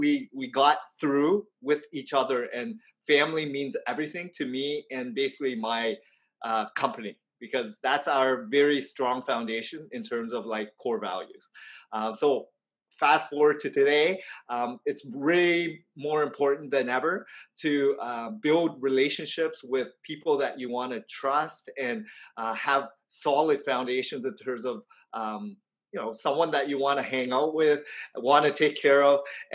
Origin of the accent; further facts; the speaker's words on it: Toronto, Ontario, Canada; born there; My parents actually left the Vietnam War, and I was born in Toronto, Canada. So I was a fourth child of immigrant family who fled the country. And basically, we resided in Canada